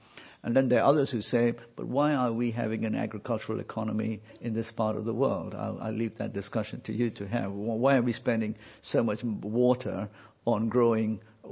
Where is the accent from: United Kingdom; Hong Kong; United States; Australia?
Hong Kong; which kind of freaks me out. I come from Hong Kong. You know, I shop at midnight, okay?